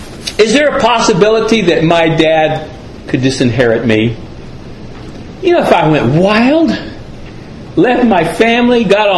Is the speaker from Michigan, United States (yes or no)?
no; Alabama, United States; I remember, I come from North Alabama, and a man who, when I was growing up, had an excellent reputation